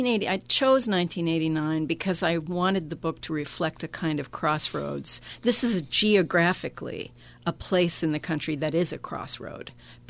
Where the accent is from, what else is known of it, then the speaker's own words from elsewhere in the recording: North Carolina, United States; Nevertheless, it's a lot like the area where I grew up in North Carolina.